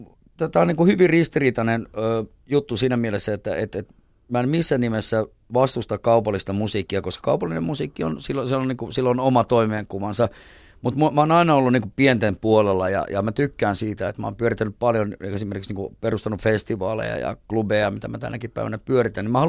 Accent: Vantaa, Uusimaa, Finland; Eli mä pääsin soittamaan omaa musiikkia niin sen takia, että mä sanon, että mä oon Vantaalta.

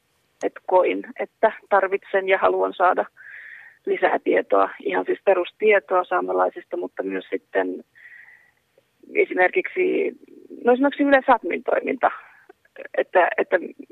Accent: Ylitornio, Lapland, Finland; now in Rovaniemi, Finland; mä olen lappilainen toimittaja Ylitorniolta lähtöisin ja Rovaniemellä asustelen.

